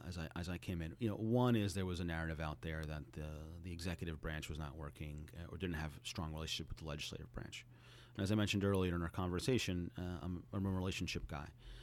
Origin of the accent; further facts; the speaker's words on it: Jersey City, New Jersey, United States; also born or lived in Glen Ridge; I grew up in Jersey City before moving to Glen Ridge.